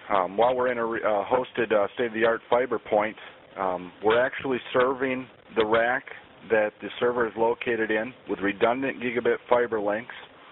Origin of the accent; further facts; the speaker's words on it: Grand Rapids, Michigan, United States; also born or lived in Byron Center; actually in my hometown, Grand Rapids, Michigan, Byron Center, Michigan, those two areas is where I grew up